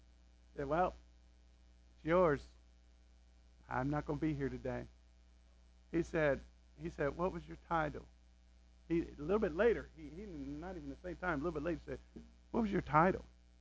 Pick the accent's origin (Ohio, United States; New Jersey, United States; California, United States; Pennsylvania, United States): Ohio, United States; Dayton; I never would have dreamed that a little boy born and raised in Dayton, Ohio, would be going around the world preaching in other countries. I never thought I'd even leave Dayton.